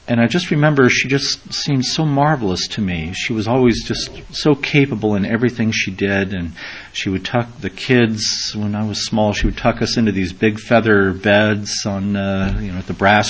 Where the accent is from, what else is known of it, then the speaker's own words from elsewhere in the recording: Kentucky, United States; I had the privilege of growing up in Kentucky and having family in southern Indiana.